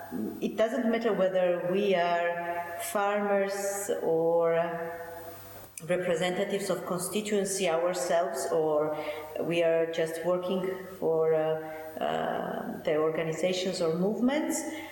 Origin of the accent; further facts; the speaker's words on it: Georgia; English is a second language; I am from Georgia and I work for a a local farmers organization there